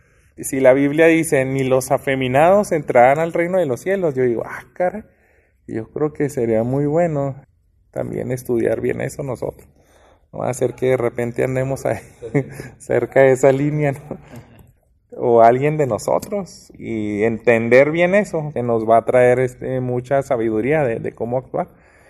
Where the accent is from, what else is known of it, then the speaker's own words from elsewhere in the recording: Mexico; si somos mexicanos y de repente Estados Unidos se apodera de México